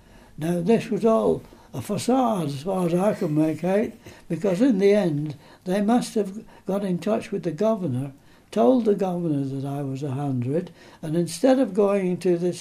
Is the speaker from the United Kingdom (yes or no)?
yes; North West England, United Kingdom; now in Kingston upon Thames, United Kingdom; I was going to say being a Londoner, but I'm not a Londoner, I'm from Lancashire. But as I finished up my days in the army, then I went to London